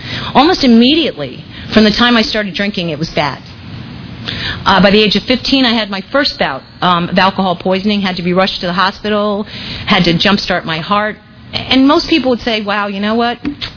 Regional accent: New Jersey, United States; I'm 47 years old. I'm originally from New Jersey. I come from an Irish Catholic family. I have two older brothers and a younger sister

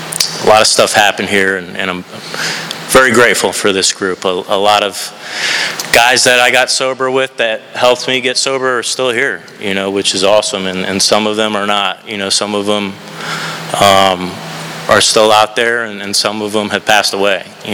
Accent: New Jersey, United States; born there; I was born in New Jersey, and my parents split up when I was pretty young.

